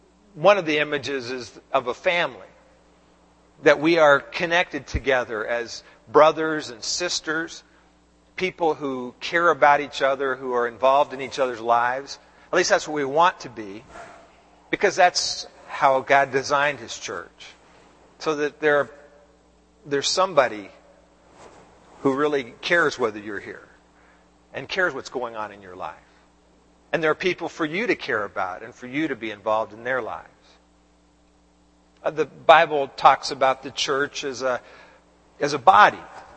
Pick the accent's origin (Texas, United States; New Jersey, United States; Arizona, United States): Texas, United States; Dallas; Now, I grew up in Dallas, as many of you know